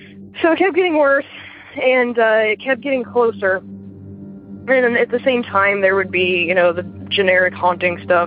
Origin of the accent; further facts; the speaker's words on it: Midwest, United States; and I'm from the Midwest. I grew up in a Victorian house that was crazy haunted